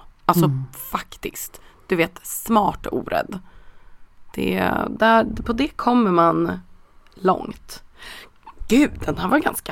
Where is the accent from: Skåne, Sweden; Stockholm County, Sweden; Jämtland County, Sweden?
Jämtland County, Sweden; Östersund; jag är från Östersund